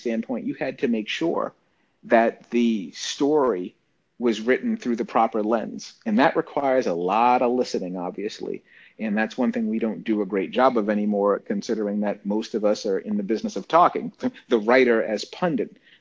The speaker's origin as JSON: {"language": "English", "town": "Boston", "region": "Massachusetts", "country": "United States", "tie": "born there", "said": "I was born in Boston."}